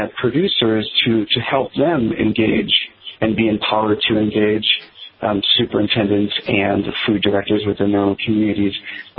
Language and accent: English; Illinois, United States; As a young boy, I grew up here in Illinois, close to Chicago